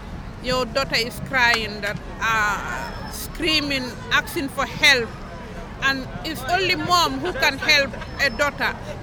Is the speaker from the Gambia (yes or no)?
yes; Gambia; I'm from the Gambia.